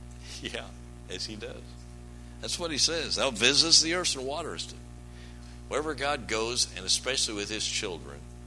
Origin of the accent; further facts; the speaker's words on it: Kansas, United States; and I was raised in Kansas. People think, oh, that is a horrible place. No, it's a great place.